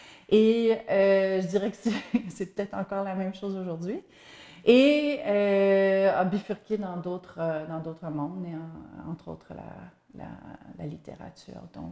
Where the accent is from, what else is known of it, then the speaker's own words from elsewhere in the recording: Montreal, Quebec, Canada; now in Manitoba, Canada; je suis née ici au Manitoba. Mes parents ont déménagé au Québec pendant 13 ans, donc j'ai vécu la majorité de mon enfance sur la rive sud de Montréal.